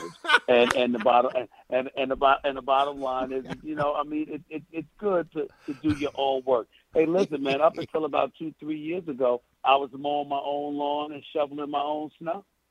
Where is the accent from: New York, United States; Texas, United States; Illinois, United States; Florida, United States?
New York, United States; New York City; I mean, I'm from Hollis, Queens, my man.